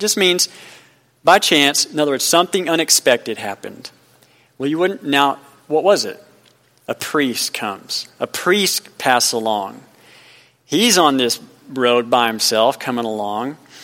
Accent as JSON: {"language": "English", "town": "Amarillo", "region": "Texas", "country": "United States", "tie": "born or raised there", "said": "And then I'm from Amarillo, Texas. I was born there and raised up in the panhandle up there."}